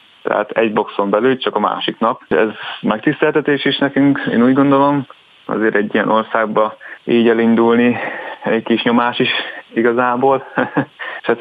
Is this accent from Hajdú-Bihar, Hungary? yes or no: yes; Hajdú-Bihar, Hungary; Hát én Debrecen mellett élünk, és mint bihari származású, úgy kerültem Hajdúszoboszlóra